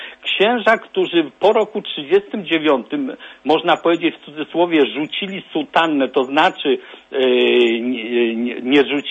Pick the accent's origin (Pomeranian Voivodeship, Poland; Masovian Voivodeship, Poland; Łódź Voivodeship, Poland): Pomeranian Voivodeship, Poland; Gdańsk; now in Bavaria, Germany; w tej chwili jestem z Bawarii, a pochodzę z Gdańska, ale korzenie mojej rodziny ze strony ojca wywodzą się właśnie z między Końskimi a Opocznem, to znaczy Ruda Maleniecka, Wyszyna Machorowska, Maleniec.